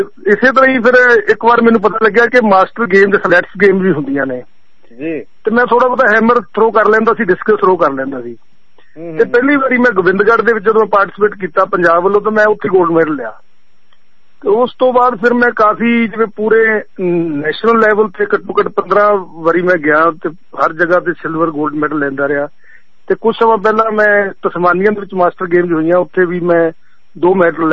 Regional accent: Alipur, Punjab, India; ਪਾਕਿਸਤਾਨ ਚੋਂ ਆਏ ਸੀ ਜੀ 1947 ਦੇ ਵਿਚ, ਤੇ ਅਸੀਂ ਨਾਭੇ ਦੇ ਕੋਲ, ਸਾਡਾ ਪਿੰਡ ਹੈ ਨਾਭੇ ਦੇ, ਜਿਹੜਾ ਪਟਿਆਲਾ ਤੇ ਸੰਗਰੂਰ ਦੇ ਵਿਚਾਲੇ ਅਲੀਪੁਰ ਪਿੰਡ ਹੈ, ਜੋ ਬਿਲਕੁਲ ਦੋਵਾਂ ਜ਼ਿਲ੍ਹਿਆਂ ਦੇ ਬਾਰਡਰ ਤੇ ਹੈ।

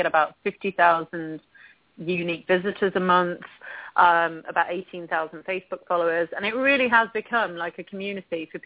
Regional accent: England, United Kingdom; growing up in England, everybody wears a helmet for the most part.

